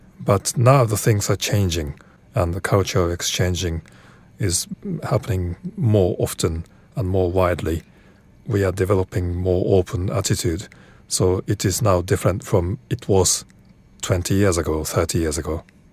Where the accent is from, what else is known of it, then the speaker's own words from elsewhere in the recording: Tokyo, Japan; English is a second language; I'm from Tokyo.